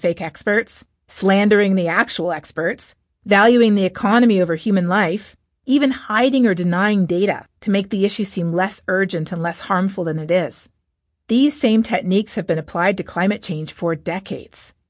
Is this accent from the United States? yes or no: no; Canada; in my home country of Canada